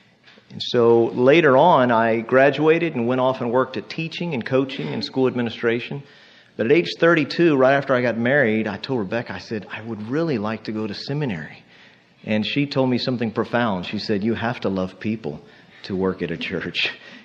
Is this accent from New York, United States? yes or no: no; Dallas, Texas, United States; I grew up in the Dallas area, White Rock Lake. My wife grew up in South Garland. We are native Texans.